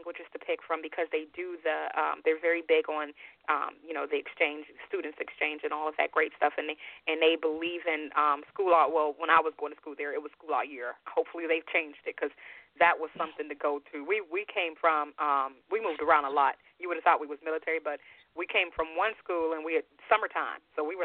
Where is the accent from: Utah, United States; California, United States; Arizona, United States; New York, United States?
Utah, United States; also born or lived in Youngstown, Ohio; Because I mean, I grew up in Utah, and then of course in Youngstown, Ohio.